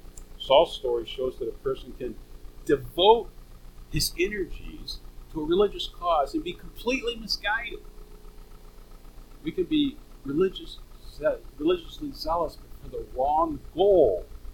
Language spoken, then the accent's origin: English; Mexico City, Mexico; I grew up in Mexico City